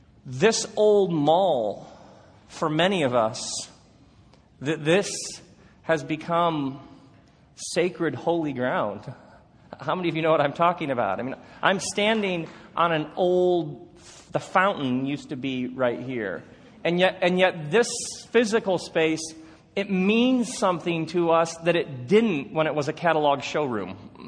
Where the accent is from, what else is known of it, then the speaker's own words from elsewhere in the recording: Grand Rapids, Michigan, United States; no, I'm a pastor from Grand Rapids, but I want you to book me in that club